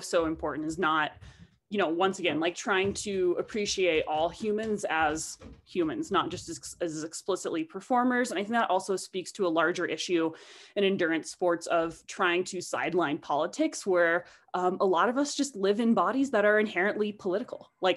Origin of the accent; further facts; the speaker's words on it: the South, United States; and this is like full disclosure, I am from the South.